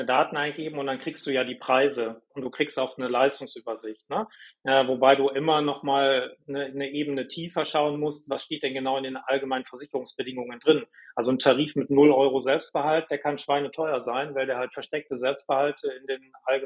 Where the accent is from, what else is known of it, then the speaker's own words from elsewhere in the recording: North Rhine-Westphalia, Germany; also born or lived in Munich; now in Duisburg, Germany; ich bin 44 Jahre alt und wohne in Duisburg, bin waschechter Rheinländer, Köln-Fan, habe lange Jahre in München gewohnt